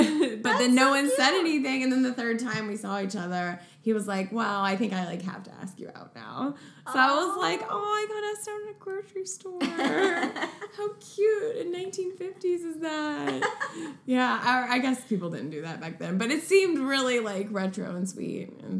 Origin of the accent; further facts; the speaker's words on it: St. Louis, Missouri, United States; We really hit it off right away because we're both from St. Louis. And we had this, like, Midwestern vibe.